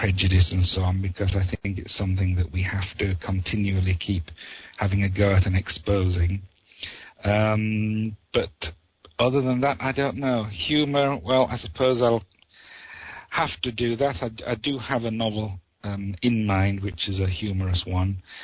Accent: Yorkshire and the Humber, United Kingdom; So I'm a European who happens to have been born here in the UK. How has being a Yorkshireman affected my writing?

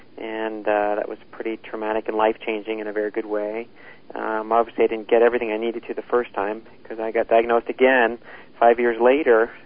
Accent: Albuquerque, New Mexico, United States; born there; I was born in Albuquerque, New Mexico.

